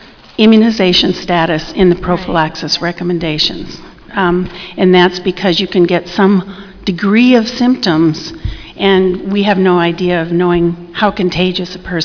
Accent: Washington, United States; from Washington State

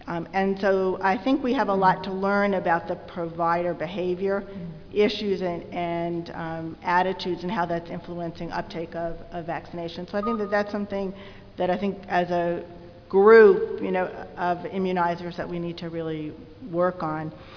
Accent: New York City, New York, United States; from New York City.

